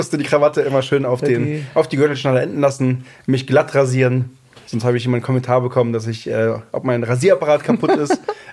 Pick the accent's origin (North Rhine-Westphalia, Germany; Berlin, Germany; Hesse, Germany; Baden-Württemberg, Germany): Berlin, Germany; Ne, weil wir haben in Berlin gewohnt, wohnen immer noch in Berlin.